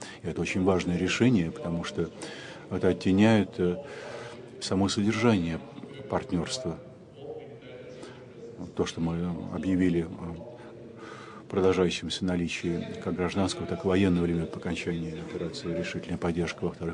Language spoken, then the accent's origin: Russian; Saint Petersburg, Russia; Здравствуйте, я из России, из Санкт-Петербурга. Вы хорошо знаете этот прекрасный город на северо-западной границе.